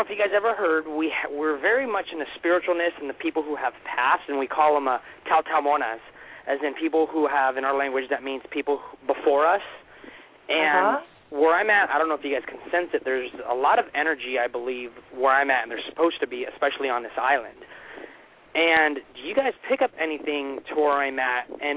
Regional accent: California, United States; could stay here on my island because I love it here and I spent the last 20 years over my summers, but I'm from California.

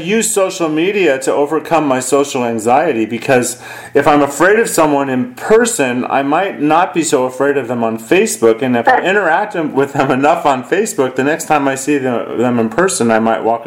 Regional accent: Arizona, United States; No, I grew up in Arizona.

